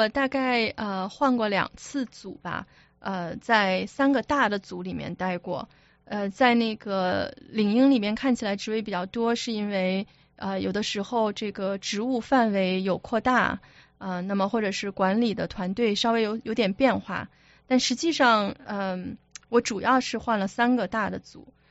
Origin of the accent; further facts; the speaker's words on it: Harbin, Heilongjiang, China; 从小开始吧，我是哈尔滨人